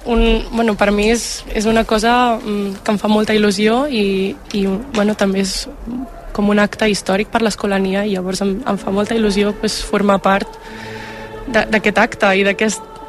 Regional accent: Mataró, Catalonia, Spain; De Mataró.

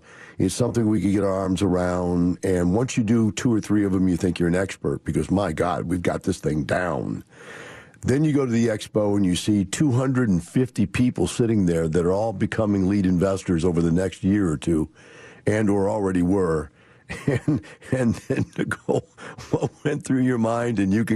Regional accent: Wisconsin, United States; I came from Wisconsin, which is a radically liberal leftist kind of state. And I lived in the Capitol and the college, both in the same town.

